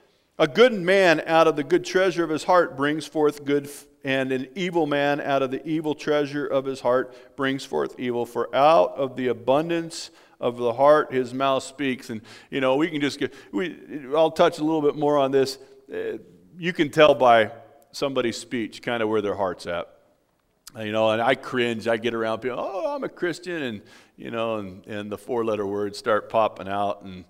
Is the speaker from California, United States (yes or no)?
yes; California, United States; And I grew up in Southern California. I'd get them right across the street from my house.